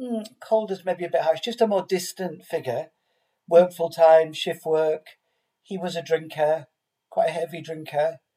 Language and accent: English; Huddersfield, Yorkshire and the Humber, United Kingdom; I grew up in Huddersfield. Again, born in 1965.